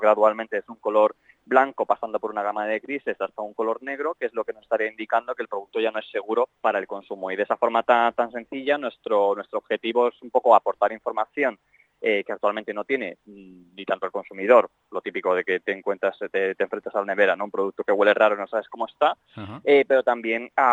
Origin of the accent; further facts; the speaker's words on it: Spain; somos los únicos españoles